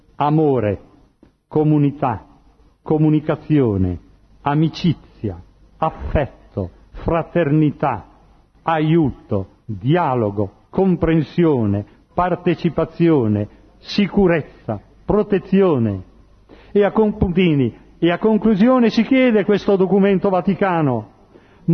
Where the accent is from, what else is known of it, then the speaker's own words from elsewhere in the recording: Modena, Emilia-Romagna, Italy; io sono Emiliano, di Modena